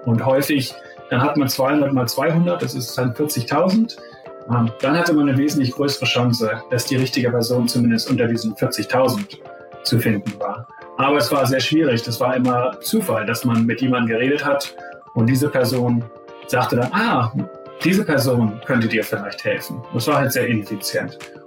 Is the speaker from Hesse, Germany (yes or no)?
no; Zeven, Lower Saxony, Germany; Ich bin der Sohn von 2 Gymnasiallehrern in Zeven. Das ist so halbwegs zwischen